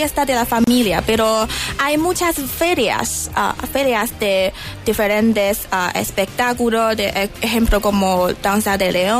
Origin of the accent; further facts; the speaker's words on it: China; Spanish is a second language; now in Chile; Es como medio, pero más este. Medio este, sí.